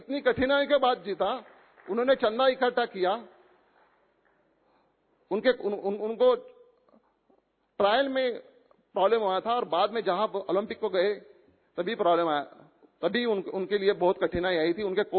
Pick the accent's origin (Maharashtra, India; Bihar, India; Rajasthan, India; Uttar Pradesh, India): Maharashtra, India; मैं महाराष्ट्र से हूं, मगर मैं पहले हिंदुस्तान में हूं